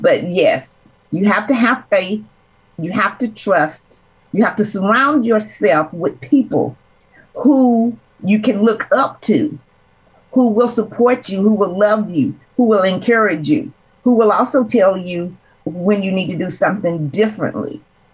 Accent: Tyler, Texas, United States; now in Oregon, United States; I'm a native Texan. I have been in Oregon for 24 years. I grew up, I grew up in Tyler, Texas.

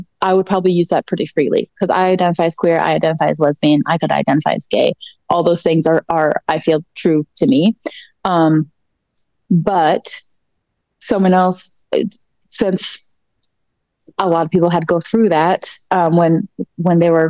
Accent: Midwest, United States; growing up in the Midwest, I never saw any lesbians.

